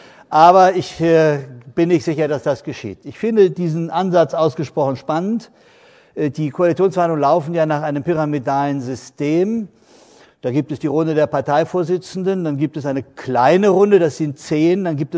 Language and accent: German; Germany; ich komme ja nicht aus dem Rheinland oder vom Ruhrgebiet, sondern nur von der Elbe.